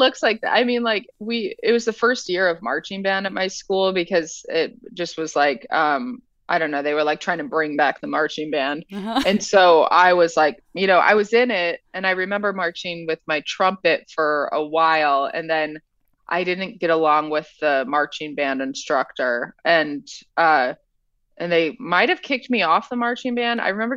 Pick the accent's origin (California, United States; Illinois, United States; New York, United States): Illinois, United States; Oak Park; I grew up in Oak Park, which is like right next to Chicago